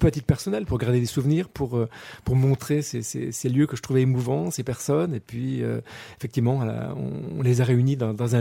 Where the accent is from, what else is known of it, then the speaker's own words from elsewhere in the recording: Pays de la Loire, France; born there; Bretagne, en Mayenne, en Sarthe, dans ces endroits que je connais bien, puisque je suis né en Mayenne.